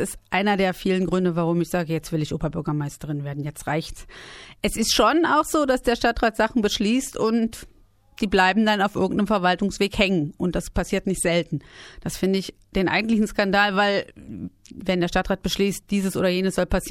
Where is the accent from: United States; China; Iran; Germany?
Germany; Brandenburg; Nein, ich bin in Königs Wusterhausen geboren, weil da das Kreiskrankenhaus stand. Das ist ja dann so, das ist mein Geburtsort. Aber aufgewachsen bin ich in einem ganz kleinen Dorf in der Nähe von Brandenburg, von Königs Wusterhausen.